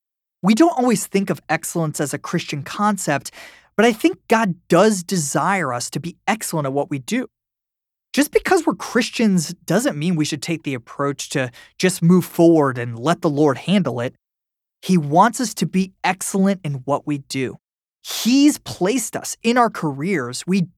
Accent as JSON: {"language": "English", "town": "Tampa Bay", "region": "Florida", "country": "United States", "tie": "born or raised there", "said": "I grew up in Tampa Bay, and I still remember seeing Dungy with his kids at sporting events where my friends and I were playing."}